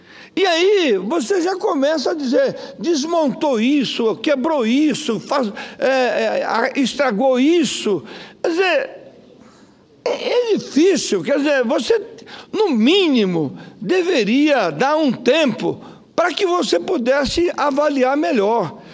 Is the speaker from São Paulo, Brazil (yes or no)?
no; Mato Grosso do Sul, Brazil; lá no meu estado, o Mato Grosso do Sul, historicamente, nós nunca fomos parceiros do PT